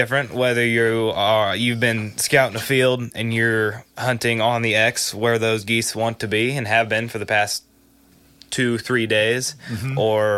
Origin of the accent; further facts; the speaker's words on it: Bunker Hill, United States; In 2020, we moved from outside of town. I'm from Bunker Hill into town.